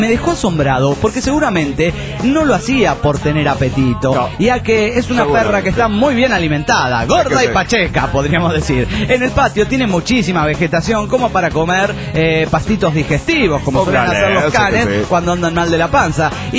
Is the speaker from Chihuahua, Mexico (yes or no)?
no; Perote, Veracruz, Mexico; me pidieron que regresara a Jalapa, a Perote, mi ciudad natal, de Jalapa a Perote, mi ciudad natal